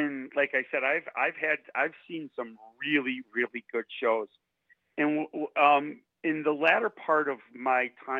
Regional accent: Chicago, Illinois, United States; I grew up in Chicago, moved up here

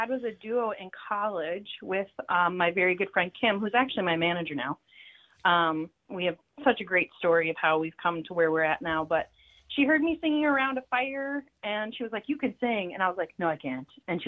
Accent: St. Anthony, Minnesota, United States; My folks, I'm from Northeast Minneapolis, so just like a first ring suburb of Minneapolis. It's called St. Anthony.

